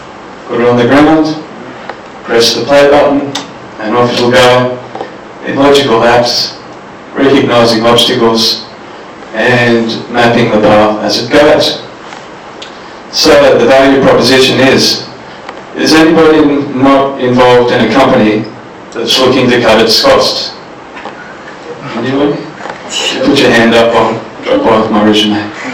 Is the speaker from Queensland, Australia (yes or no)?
yes; Queensland, Australia; I'm from Queensland